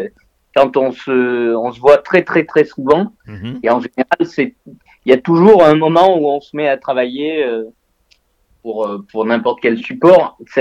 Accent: Lyon, Auvergne-Rhône-Alpes, France; J'ai grandi à Lyon.

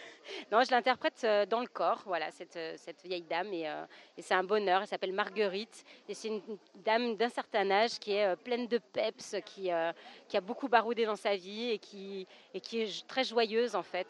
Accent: Saint-Étienne, Auvergne-Rhône-Alpes, France; Moi, je suis originaire de Saint-Étienne.

